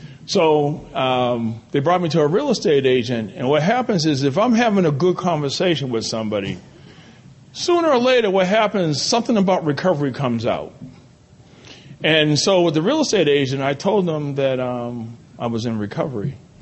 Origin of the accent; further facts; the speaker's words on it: Boston, Massachusetts, United States; born there; now in South Carolina, United States; I started recovery in Area 30, which is Eastern Massachusetts. I was born in Boston, Massachusetts.